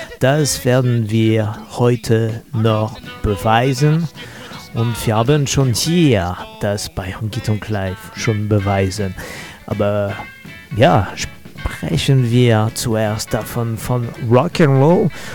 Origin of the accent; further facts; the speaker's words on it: Angers, Pays de la Loire, France; eine einzigartige Rockabilly-Band aus meiner Heimat, aus Angers in Frankreich.